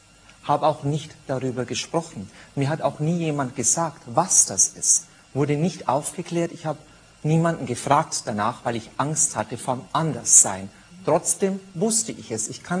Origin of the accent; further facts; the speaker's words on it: Zwiesel, Bavaria, Germany; born there; In Deutschland, im tiefsten bayerischen Wald, ein kleines Örtchen, 10.000 Seelen leben da, Zwiesel.